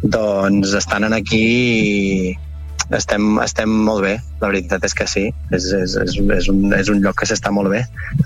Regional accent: Torroella de Montgrí, Catalonia, Spain; Jo sóc de Torroella amb Montgrí l'Estartit, sí, visc a l'Estartit

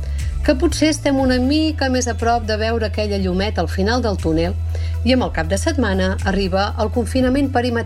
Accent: Palafrugell, Catalonia, Spain; accent: Girona, Empordà; also born or lived in Begur / Esclanyà; i sovint és fàcil de detectar el meu accent gironí i empordanès. El millor arriba quan em pregunten d'on sóc. I jo m'omplo d'orgull quan dic que sóc de l'Empordà, de Begú, d'Esclanyà, de Palafrugell, perquè jo em considero una mica de cada lloc.

